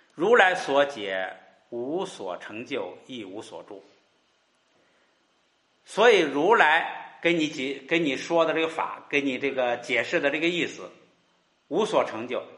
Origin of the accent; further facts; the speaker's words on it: China; 这是印度人的认为啊，我们中国人是五行是吧？